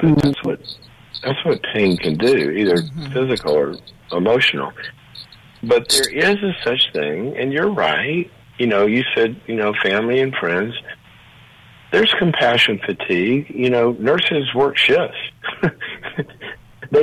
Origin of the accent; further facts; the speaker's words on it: the South, United States; I grew up in the South around a lot of farming, and in the winter, it doesn't look like anything good is happening out in those fields.